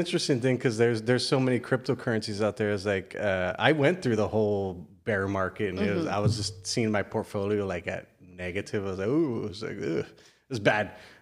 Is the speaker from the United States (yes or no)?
yes; Texas, United States; I'm from the Valley. Like, I grew up here. I want to give back to Valley. Like, this is where I grew up. I know people here. I have family here. Why wouldn't I like support the Rio Grande Valley?